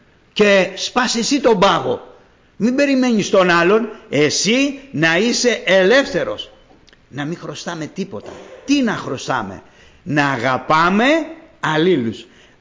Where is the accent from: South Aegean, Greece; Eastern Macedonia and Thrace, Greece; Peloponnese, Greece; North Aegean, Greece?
Peloponnese, Greece; Corinth; όταν ήμουν μικρός, όλα τα παιδιά κάναν φασαρίες στην εκκλησία, όταν ήμουν μικρός εκεί στην Κόρινθο